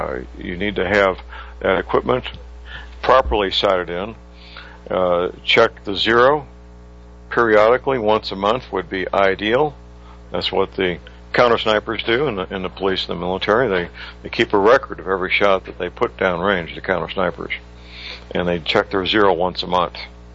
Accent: St. Louis, Missouri, United States; Well, the news out of Ferguson, Missouri, near my hometown, St. Louis, is not all that detailed this morning.

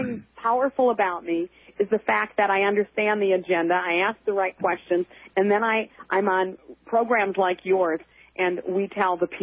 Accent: United States; I started covering these meetings 10 years ago because I am an American and I want the Constitution and I want my Bill of Rights

